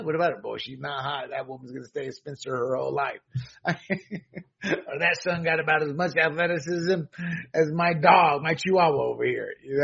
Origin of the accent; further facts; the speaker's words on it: Panama; And again, I'm from Panama.